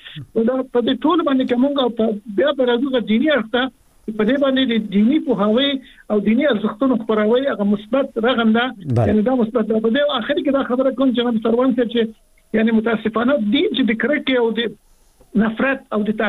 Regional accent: Afghanistan; مونږ مسلمانان یو، په افغانستان کې په دریمه دایره کې مونږ افغانان یو،

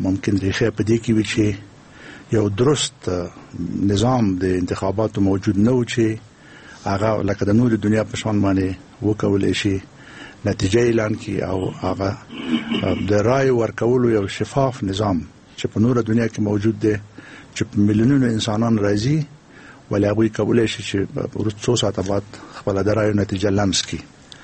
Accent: Afghanistan; زه افغان یم

